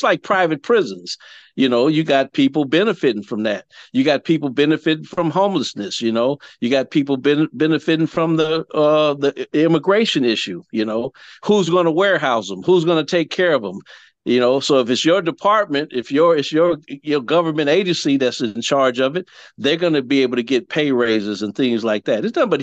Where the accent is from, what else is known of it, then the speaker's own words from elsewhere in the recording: California, United States; now in Louisiana, United States; I'm a Californian that's a transplant here in Louisiana.